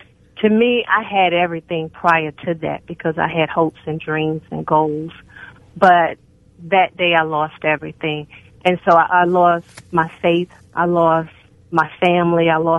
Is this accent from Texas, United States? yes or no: yes; Houston, Texas, United States; now in Chesapeake, United States; I'm originally from Houston, Texas, and currently I live in Chesapeake, Virginia.